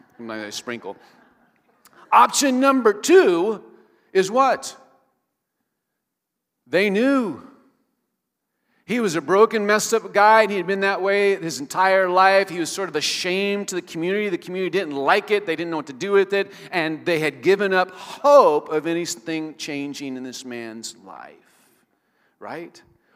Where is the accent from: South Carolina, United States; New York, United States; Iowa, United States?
Iowa, United States; And we grew up in Iowa, rural Iowa.